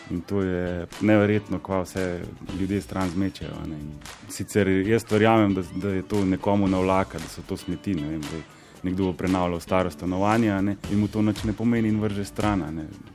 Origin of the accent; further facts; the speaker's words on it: Žiri, Upper Carniola, Slovenia; prihajam iz Žirov